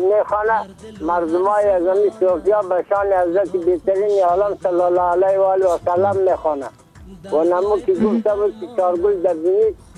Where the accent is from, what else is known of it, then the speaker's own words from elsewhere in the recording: Bamyan, Afghanistan; قریه ما دست سفید ولسوالی ما کامل ولایت ما بامیان یعنی … در سنجی 83 ساله